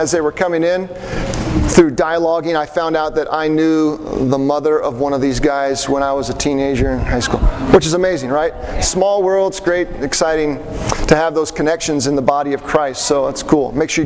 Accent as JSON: {"language": "English", "town": "Salem", "region": "Oregon", "country": "United States", "said": "they're always mentioning Salem, Oregon. I'm thinking, I'm from Salem. I just came from there."}